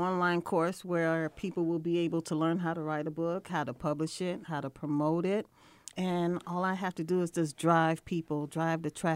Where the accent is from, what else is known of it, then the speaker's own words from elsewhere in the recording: Chicago, Illinois, United States; I'm raised from Chicago, born and raised.